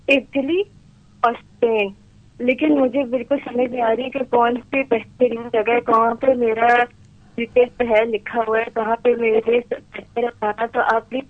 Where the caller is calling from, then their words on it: Cyprus; میں سائپرس سے بات کر رہی ہوں.